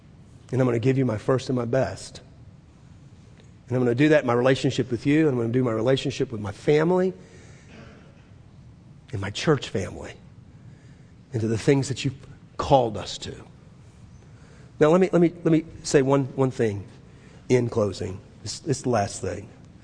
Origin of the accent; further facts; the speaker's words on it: New Orleans, Louisiana, United States; And I'm from New Orleans. Right? 3 feet below sea level, sometimes 7.